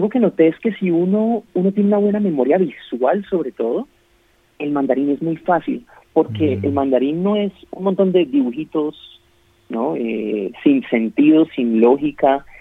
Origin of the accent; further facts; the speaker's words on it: Colombia; habiendo estudiado en China es que me he vuelto una persona más tolerante, una persona más flexible, y pues como colombiano